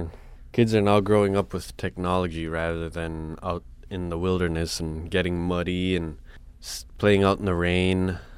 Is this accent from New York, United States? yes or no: no; Togiak, Alaska, United States; Growing up in Togiak was, it was different. It wasn't quite like growing up in a small city where you have roads and all these things. We do have roads, but they're short gravel roads. You don't have concrete over there